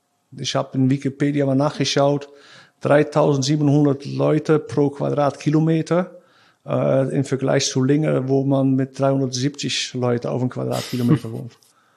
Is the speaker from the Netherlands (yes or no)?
yes; Krimpen aan den IJssel, South Holland, Netherlands; German is a second language; also born or lived in Rotterdam; Ja, ich bin in Rotterdam geboren. Ich bin da aufgewachsen, wo ich jetzt wohne, in Krimpen an den IJssel. Das liegt schon 10 Kilometer von Rotterdam. Ich habe aber auch die ersten 9 Jahre mit meiner Frau zusammen mitten in Rotterdam gewohnt.